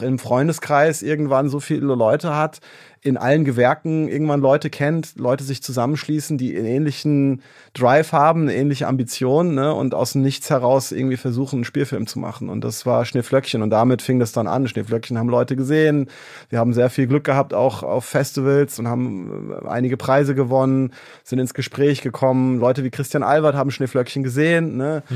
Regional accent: Mainz, Rhineland-Palatinate, Germany; Ich habe dann in Mainz, wo ich herkomme, mit meinem Kumpel so Amateurfilme gemacht

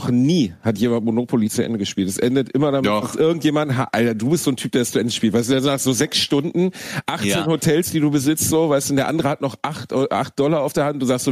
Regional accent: Gelsenkirchen, North Rhine-Westphalia, Germany; Das ist Gelsenkirchen, meine Heimatstadt, hat eine Trabrennbahn.

